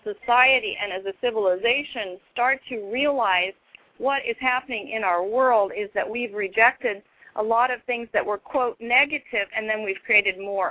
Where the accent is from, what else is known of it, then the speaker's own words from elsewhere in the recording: Iowa, United States; I was brought up in Iowa. I was in a very protected world.